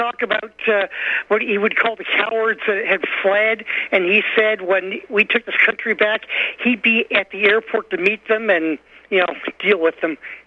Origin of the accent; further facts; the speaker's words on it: Canada; now in United States; I am a Canadian citizen. I lived here. You know, I moved here legally, so, you know, relax, Tom. I'm legal. But I've got, you know, friends and family back in Canada